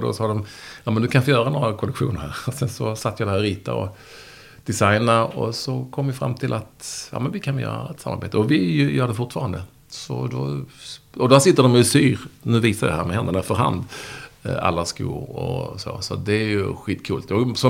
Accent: Malmö, Skåne, Sweden; born or raised there; also born or lived in Landskrona

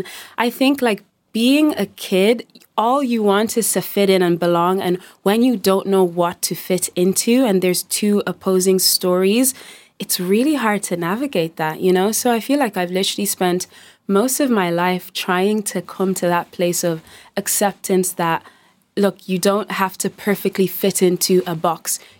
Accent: Dublin, Leinster, Ireland; I can say I'm from Dublin, and they're like, no, like, where are you really from?

